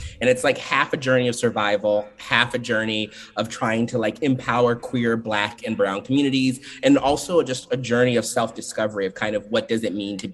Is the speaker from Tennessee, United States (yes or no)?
no; Maryland, United States; Partially because I'm from Maryland and I've never written a Maryland story before.